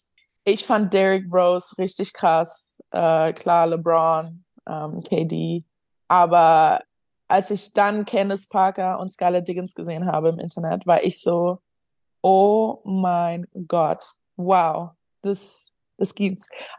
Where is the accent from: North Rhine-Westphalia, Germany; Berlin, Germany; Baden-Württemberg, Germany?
Berlin, Germany; während ich aufgewachsen bin in Berlin